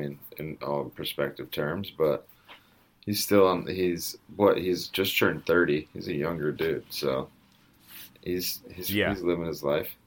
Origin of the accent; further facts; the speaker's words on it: Arizona, United States; I feel like growing up in Arizona, I probably had some kind of stigma of it wasn't the norm.